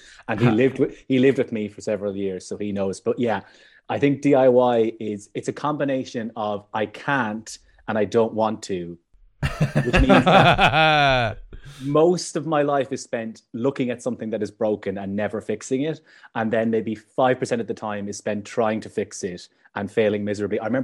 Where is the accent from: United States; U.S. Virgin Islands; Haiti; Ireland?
Ireland; as an Irish person, because I used to live in Canada, and the North American accent is you know, it's fairly different.